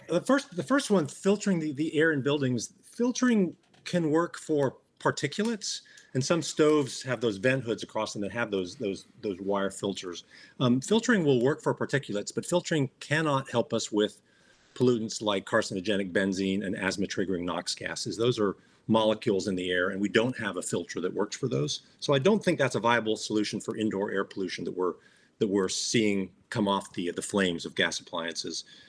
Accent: Chicago, Illinois, United States; born or raised there; now in California, United States

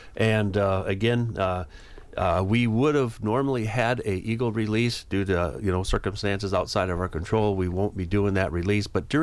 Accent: Prairie du Sac, Wisconsin, United States; I grew up on the Wisconsin River right there in Pertisac. I tell people I haven't gotten far in life, and I love to be right where I grew up.

